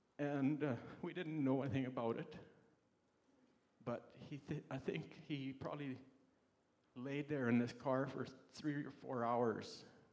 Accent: Barrhead, Alberta, Canada; I think I was in Barrhead, my hometown, with my mom and brothers.

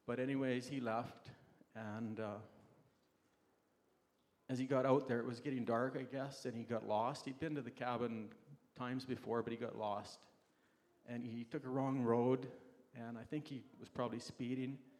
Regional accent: Barrhead, Alberta, Canada; I think I was in Barrhead, my hometown, with my mom and brothers.

